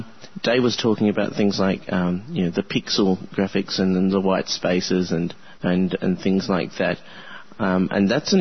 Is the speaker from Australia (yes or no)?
yes; Australia; and I'm from Australia, so it's a bit of an international thing happening here